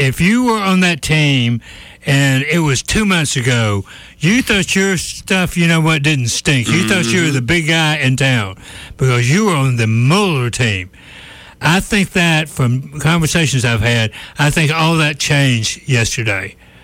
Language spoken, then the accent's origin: English; Tallahassee, Florida, United States; I grew up on James Street.